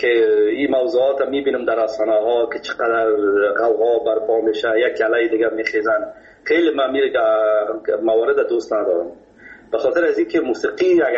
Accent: Kabul, Afghanistan; در فامیل که ما بزرگ شدیم ما از مردم خود کابل هستیم از شهر کونه کابل.

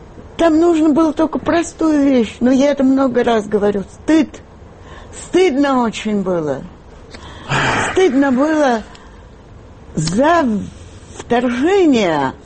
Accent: Moscow, Russia; born there; Я родилась в Москве, столица Советского Союза. Я была советская гражданка.

